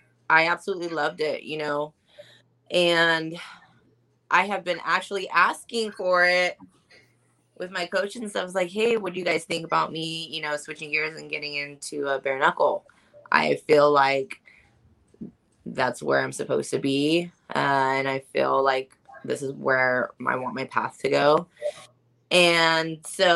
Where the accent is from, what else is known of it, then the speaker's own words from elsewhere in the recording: Visalia, California, United States; I'm from, I live in Cali. I'm from Visalia. It's right next to Fresno, if you guys are familiar.